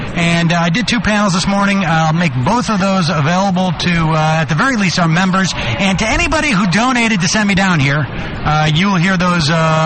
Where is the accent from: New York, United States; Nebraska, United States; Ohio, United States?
New York, United States; you know, I'm from New York.